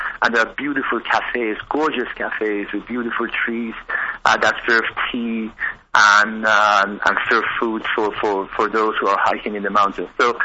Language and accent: English; Tehran, Tehran Province, Iran; English is a second language; moved away; I grew up in Tehran. Tehran was a big part of my life. I cannot return.